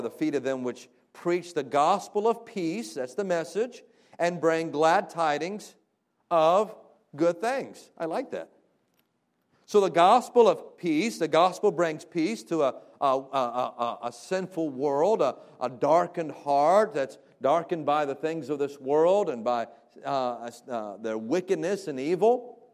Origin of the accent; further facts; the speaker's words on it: Florida, United States; That's why I'm from Florida.